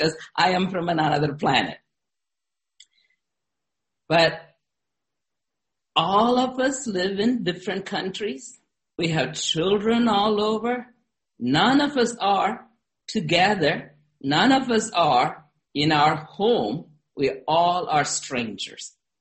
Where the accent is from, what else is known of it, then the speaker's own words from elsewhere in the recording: United States; No, I'm an American.